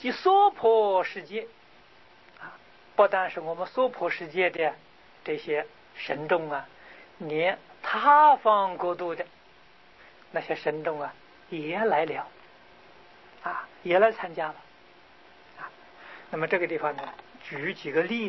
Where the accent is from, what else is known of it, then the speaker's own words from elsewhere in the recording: China; 我们中国人称之为蟒蛇啊，大蛇